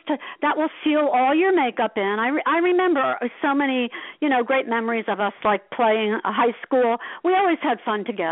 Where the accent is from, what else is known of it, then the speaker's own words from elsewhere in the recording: Asbury Park, New Jersey, United States; You know, I'm an Irish redhead from, you know, Asbury Park, New Jersey. What can I say?